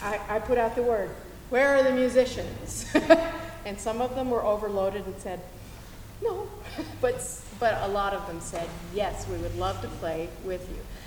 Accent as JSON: {"language": "English", "town": "Wenatchee", "region": "Washington", "country": "United States", "tie": "born or raised there", "said": "I'm from Wenatchee, Washington, originally. Grew up there, and somehow I ended up back there again."}